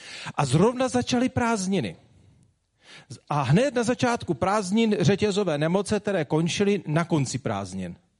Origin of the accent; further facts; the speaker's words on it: Zlín Region, Czechia; U nás na Vlašku by řekl, je to škurně, pane